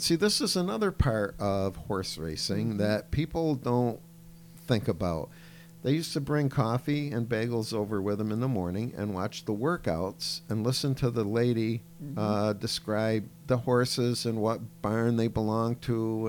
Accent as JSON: {"language": "English", "town": "Gloversville", "region": "New York", "country": "United States", "tie": "born or raised there", "said": "Well, I grew up in the Gloversville-Johnstown area, which I said is about 40 miles west."}